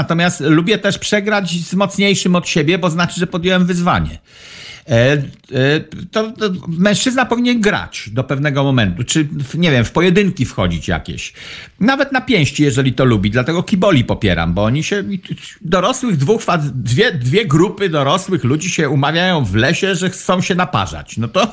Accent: Pomeranian Voivodeship, Poland; to ja wtedy mówię, że ja jestem z wioski na Kociewiu

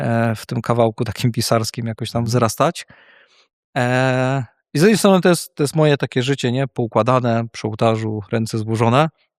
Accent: Poznań, Greater Poland Voivodeship, Poland; Pochodzę z Poznania, więc pyra.

